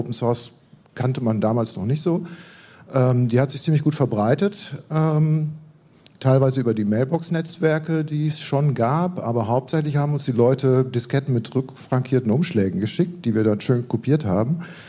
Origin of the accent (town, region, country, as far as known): Münster, North Rhine-Westphalia, Germany